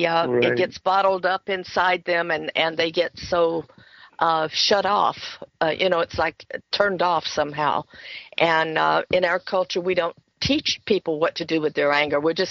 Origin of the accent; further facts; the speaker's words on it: Florida, United States; accent: Southern; now in Las Vegas, United States; Florida. I grew up in North Central Florida in the Baptist Bible Belt.